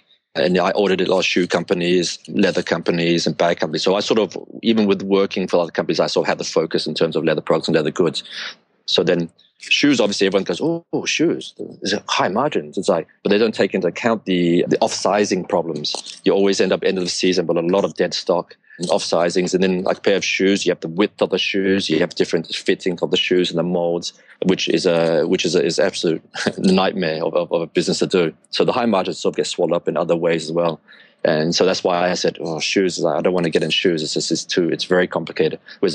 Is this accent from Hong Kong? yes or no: yes; Hong Kong; also born or lived in Australia; So I was actually born in Hong Kong. So I was born in Hong Kong in the early 70s. And I studied here in a British school called KG5.